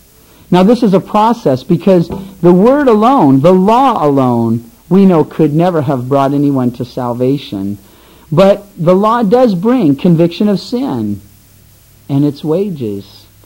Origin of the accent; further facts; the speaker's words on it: Philippines; We had that in the Philippines. I grew up partly in the Philippines, and when you're in the service over there, my dad was in the Air Force